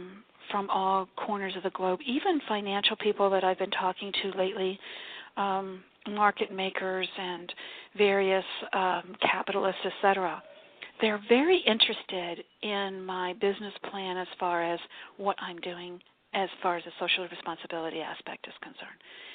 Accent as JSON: {"language": "English", "town": "Miami", "region": "Florida", "country": "United States", "said": "She's going, oh, my gosh, you know, we're from Miami."}